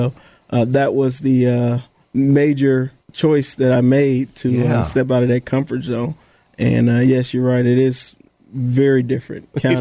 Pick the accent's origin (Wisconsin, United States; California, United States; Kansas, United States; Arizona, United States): Kansas, United States; moved away as an adult; now in Petersburg, United States; I'm actually from Kansas, state of Kansas, born and raised. And when I moved here, probably around 2005, I knew nothing but Richmond.